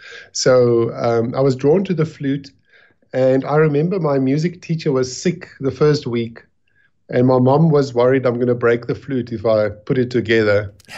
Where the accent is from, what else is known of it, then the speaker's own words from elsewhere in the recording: Johannesburg, Gauteng, South Africa; I was born in Johannesburg, grew up in Joburg.